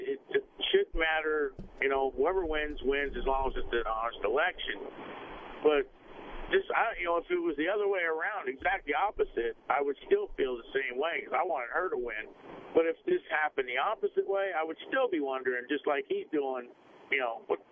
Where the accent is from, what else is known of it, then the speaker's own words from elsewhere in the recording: Florida, United States; Now, I'm from Florida over there.